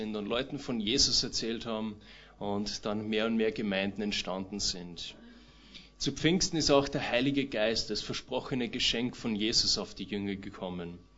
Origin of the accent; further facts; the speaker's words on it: Traun, Upper Austria, Austria; ich bin aus Traun und bin jetzt dort seit einem knappen Jahr Co-Pastor in der Gemeinde.